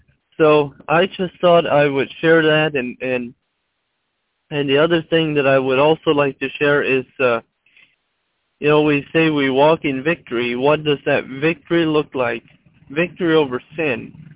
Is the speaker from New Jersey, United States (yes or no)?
no; Ohio, United States; I'm from Ohio.